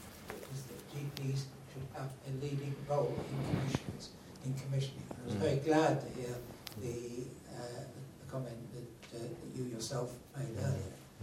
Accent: North West England, United Kingdom; I come from Cumbria.

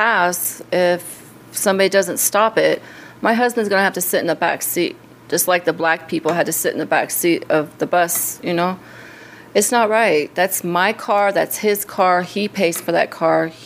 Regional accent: Ohio, United States; moved away as an adult; East. I come from Ohio.

